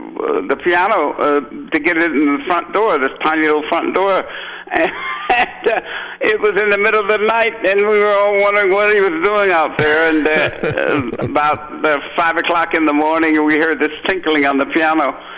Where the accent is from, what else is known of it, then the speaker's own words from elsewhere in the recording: San Francisco, California, United States; And I'll be forever grateful to the gods for having me being born and raised there.